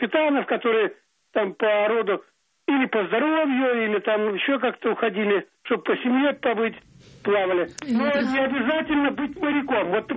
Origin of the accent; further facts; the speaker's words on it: Far East, Russia; я бывший капитан, дальневосточник.